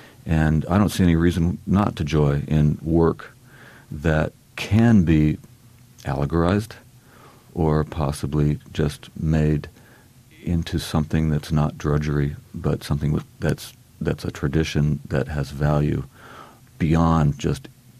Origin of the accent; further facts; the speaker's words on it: the West, United States; people hear that I'm from the West and that I write poetry